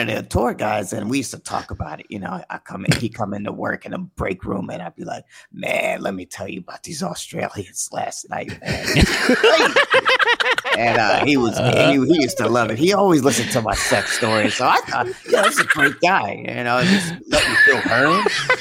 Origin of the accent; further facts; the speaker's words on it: Georgia, United States; moved away as an adult; now in Germany; I'm not German. I'm from Georgia. Georgia, U.S. And I came out here when I was 25